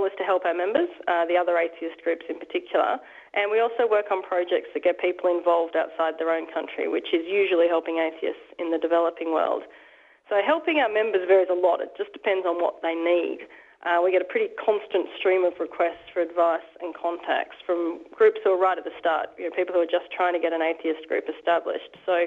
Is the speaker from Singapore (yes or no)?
no; Melbourne, Victoria, Australia; born there; That's from a native. I was born in Melbourne.